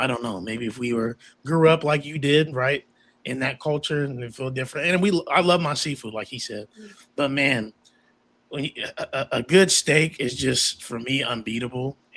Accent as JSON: {"language": "English", "town": "Indianapolis", "region": "Indiana", "country": "United States", "tie": "born or raised there", "said": "And growing up in Indianapolis, you have to go there. It's like one of the staples of living in the city."}